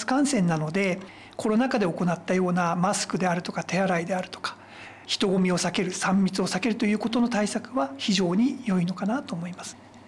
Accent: Morioka, Iwate, Japan; 出身は盛岡市ですね。

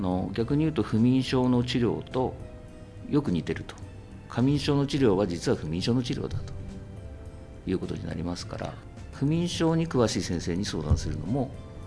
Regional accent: Tokyo, Japan; born there; 岩手生まれではないんですが、東京生まれなんですけど、まあ、血は岩手です。

